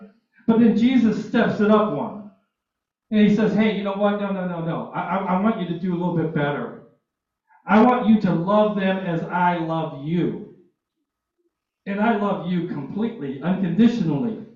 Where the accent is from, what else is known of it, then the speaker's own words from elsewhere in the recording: Detroit, Michigan, United States; even when I was growing up in Detroit and somebody called me brother